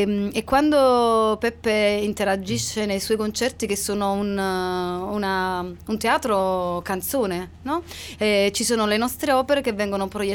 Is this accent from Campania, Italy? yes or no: yes; Naples, Campania, Italy; accent: Neapolitan; Il mio accento, sì, è partenopeo, sì.